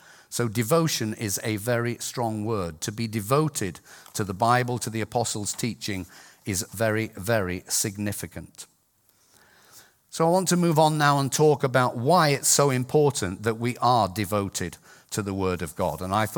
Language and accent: English; Scotland, United Kingdom; I tell jokes about Scots people all the time because I'm a Scot.